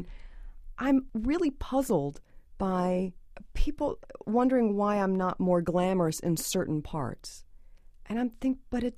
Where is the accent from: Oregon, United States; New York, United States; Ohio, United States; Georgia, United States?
New York, United States; New York City; But most people look at me and they think I'm from Iowa, you know, and I'm from New York City.